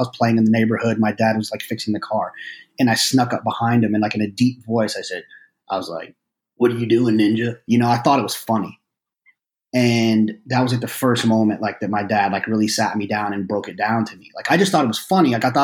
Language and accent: English; Texas, United States; I grew up in Texas, went to a predominantly white school